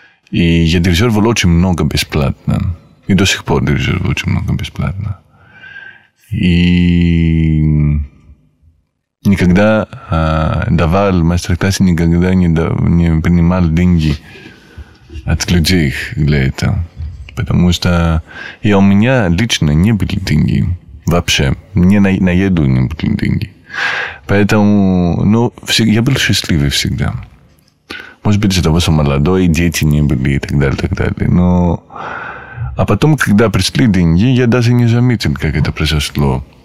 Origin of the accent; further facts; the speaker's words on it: Perm, Perm Krai, Russia; Russian is a second language; они знают, что я из Перми, они не знают, естественно, что я живу в Демидково